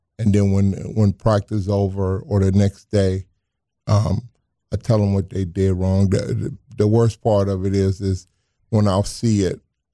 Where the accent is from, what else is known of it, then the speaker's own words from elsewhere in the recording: the South, United States; I grew up in the South. We was in the church or in the church during Sunday.